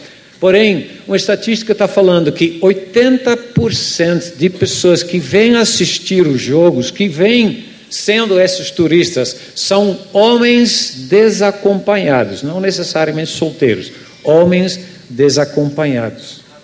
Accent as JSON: {"language": "Portuguese", "country": "Netherlands", "second_language": "Portuguese", "lives_now": "Belo Horizonte, Brazil", "said": "sou holandês"}